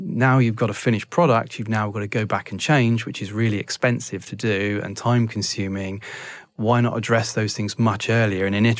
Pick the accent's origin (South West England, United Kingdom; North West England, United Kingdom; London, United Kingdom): South West England, United Kingdom; Bournemouth; I want to have a presence in my hometown for our company, which will be like a lasting mark, employ local people, put jobs into the local communities, build some great technology from Bournemouth and put Bournemouth on the map